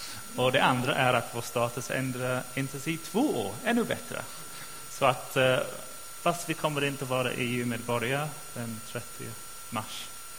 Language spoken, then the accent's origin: Swedish; England, United Kingdom; first language en; Swedish is a second language; Ni vet att jag kommer från England. Mitt språk är engelska. Det pratar jag i mitt hjärta och även huvudet. Så att, ja. Engelska, English is my language. Och det pratar jag.